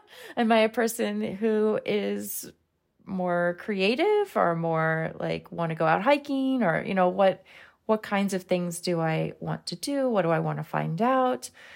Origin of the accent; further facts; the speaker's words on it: United States; all of these things that I should have already known about as an American